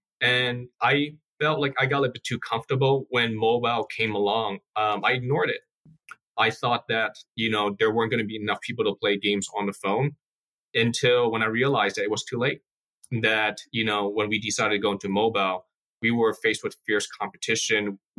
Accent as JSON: {"language": "English", "town": "San Francisco", "region": "California", "country": "United States", "tie": "born or raised there", "said": "I came when I was 1 year old. I grew up in San Francisco and pretty much have a pretty standard upbringing."}